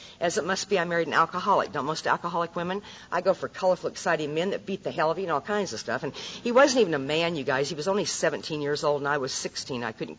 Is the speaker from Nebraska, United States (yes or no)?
yes; Nebraska, United States; born or raised there